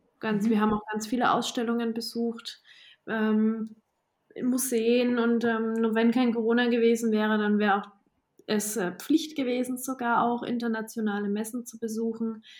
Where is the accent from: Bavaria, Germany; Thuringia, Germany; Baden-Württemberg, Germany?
Bavaria, Germany; Coburg; Meine Familie, die macht das standortmäßig in Coburg, in meiner Heimatstadt, schon seit 1895